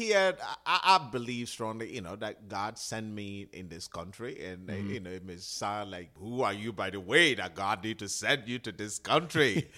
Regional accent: Liberia; moved away as an adult; now in Trenton, United States; Well, I came from Liberia 2003, got here at night. And I woke up in the morning and I was like, wow, I am in America now.

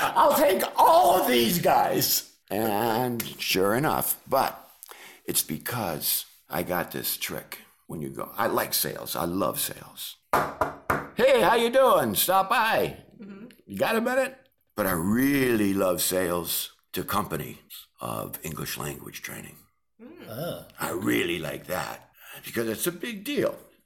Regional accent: Scranton, Pennsylvania, United States; I grew up in Scranton, Pennsylvania. Beautiful place.

